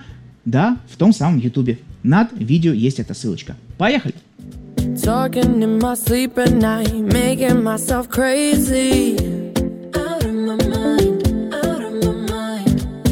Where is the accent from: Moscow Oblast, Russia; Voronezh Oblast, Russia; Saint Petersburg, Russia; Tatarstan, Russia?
Saint Petersburg, Russia; Я вот из Санкт-Петербурга